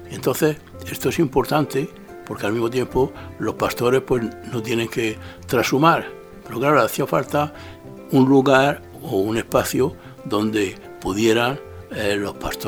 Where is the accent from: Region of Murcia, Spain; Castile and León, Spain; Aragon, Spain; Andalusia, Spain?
Region of Murcia, Spain; Yo en mi tierra de Murcia lo he visto hasta en el ayuntamiento puesto agua para todos